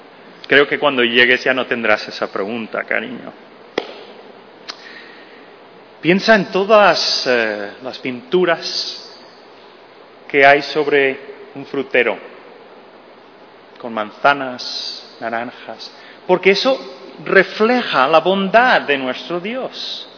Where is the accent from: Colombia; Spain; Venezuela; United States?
United States; California; Al menos yo soy de California y no tenemos cielos como estos de aquí.